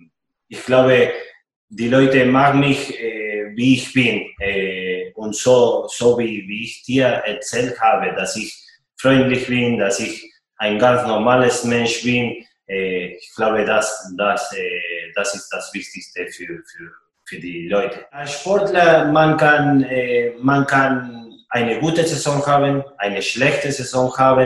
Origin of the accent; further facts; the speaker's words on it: Argentina; German is a second language; now in Nürnberg, Germany; man als Argentinier einen Fanblock zu haben in Deutschland, in Nürnberg, das macht mich richtig stolz